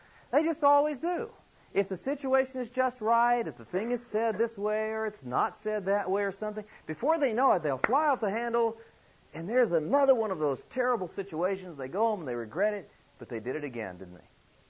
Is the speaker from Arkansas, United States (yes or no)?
yes; Arkansas, United States; I didn't really know at the beginning what it was because I was from Arkansas. We didn't have such an animal.